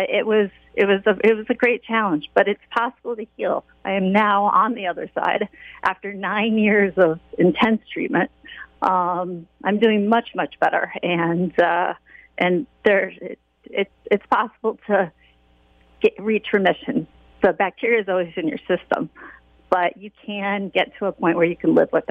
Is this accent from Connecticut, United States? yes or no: yes; Waterford, Connecticut, United States; Correct. I was born and raised in Waterford.